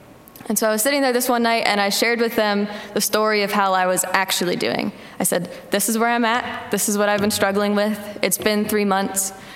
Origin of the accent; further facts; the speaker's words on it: Florida, United States; So I grew up in Florida. I grew up in church. My grandpa's a pastor.